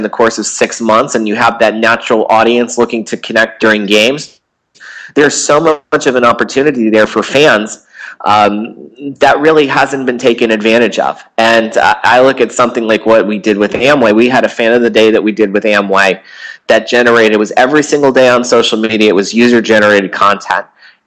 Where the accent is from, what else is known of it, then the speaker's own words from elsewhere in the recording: Boston, Massachusetts, United States; knowing I was from Boston.